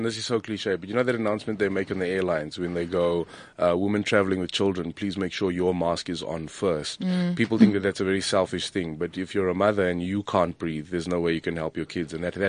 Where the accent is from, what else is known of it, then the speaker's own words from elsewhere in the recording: South Africa; what I think we as especially English speaking South Africans are ignorant to is that these languages help us express.